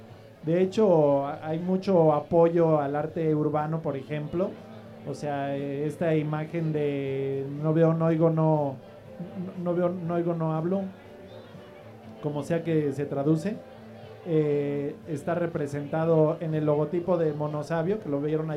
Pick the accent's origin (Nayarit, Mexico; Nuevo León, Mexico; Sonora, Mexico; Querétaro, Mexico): Querétaro, Mexico; Yo aquí crecí, yo siempre he dicho, yo soy queretano. Soy cosmeño, pero hecho queretano.